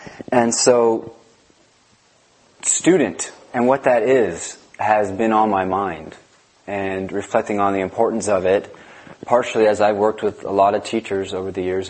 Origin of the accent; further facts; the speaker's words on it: California, United States; born there; I was born in Southern California, so it's good to be back.